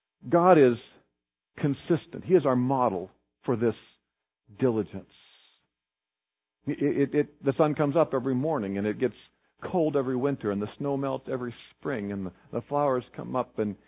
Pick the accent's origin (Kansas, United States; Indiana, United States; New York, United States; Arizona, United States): Kansas, United States; kind of like where I grew up in Kansas, virtually everyone was a farmer.